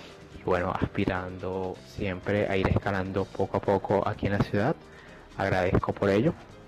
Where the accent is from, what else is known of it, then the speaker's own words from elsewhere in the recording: Venezuela; Soy venezolano … tengo 22 años de edad